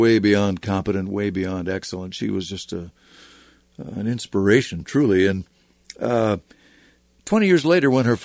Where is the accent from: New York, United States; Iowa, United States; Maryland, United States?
Iowa, United States; West Des Moines; In my hometown of West Des Moines, I can't put six books.